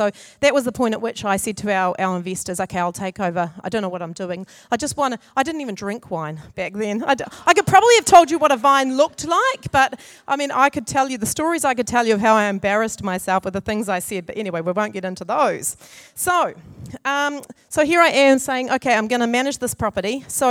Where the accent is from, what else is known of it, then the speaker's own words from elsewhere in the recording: Auckland, New Zealand; So I said, I'm from Auckland, and apparently around here somewhere we own a vineyard.